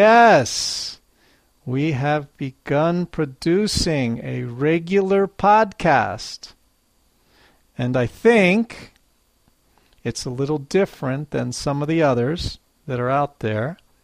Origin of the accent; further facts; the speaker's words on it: Philadelphia, Pennsylvania, United States; now in Matsumoto, Japan; I'm from Philadelphia, Pennsylvania, the United States of America.